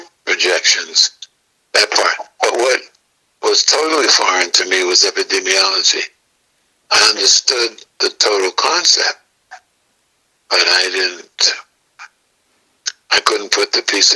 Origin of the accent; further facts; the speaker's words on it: Massachusetts, United States; Oh, I grew up outside of Boston.